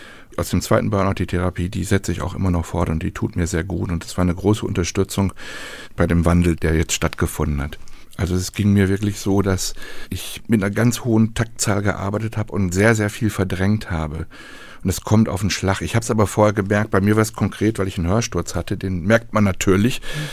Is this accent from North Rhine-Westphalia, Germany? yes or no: yes; Gelsenkirchen, North Rhine-Westphalia, Germany; Und dann gab es 2019 eine Ausstellung in Gelsenkirchen, in meiner Heimatstadt.